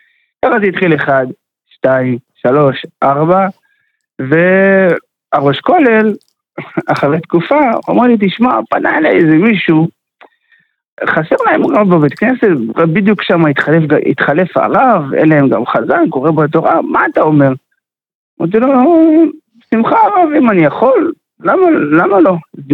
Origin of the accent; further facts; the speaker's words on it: Ashdod, Southern District, Israel; now in Kiryat Gat, Israel; אני במקור בא מאשדוד.